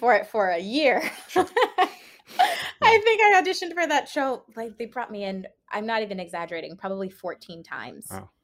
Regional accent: Washington, District of Columbia, United States; also born or lived in Maryland; I grew up in Washington, D.C.

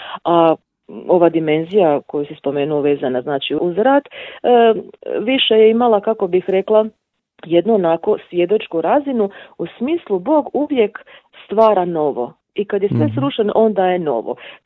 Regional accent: Vukovar, Vukovar-Syrmia County, Croatia; jer su i oni ovdje kod nas u Vukovaru pastoralno djelovali

